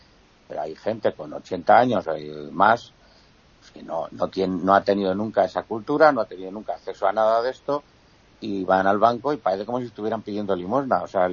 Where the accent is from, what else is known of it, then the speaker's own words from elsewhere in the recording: Spain; Y esa lista es, nosotros los españoles somos clarísima minoría.